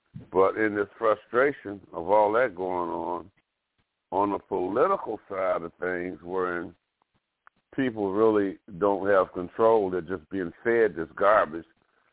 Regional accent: Alabama, United States; I'm personally from Alabama, and among a lot of the children, Caucasian and African American, there's a lot of friendship

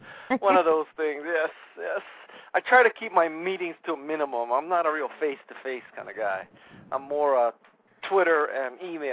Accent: Honolulu, Hawaii, United States; What happened was I was raised in Honolulu, and I went to arguably Honolulu's finest prep school.

